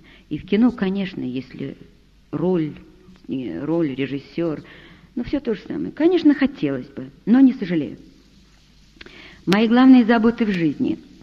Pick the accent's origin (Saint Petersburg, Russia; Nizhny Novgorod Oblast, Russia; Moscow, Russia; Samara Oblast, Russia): Saint Petersburg, Russia; Вы знаете, значит, я ленинградка, я вам уже говорила.